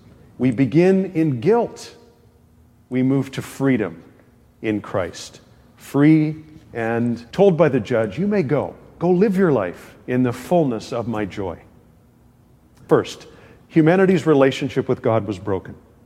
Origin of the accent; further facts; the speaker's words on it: New Brunswick, Canada; first language en; people know I'm from New Brunswick and they say, isn't New Brunswick the only officially bilingual province?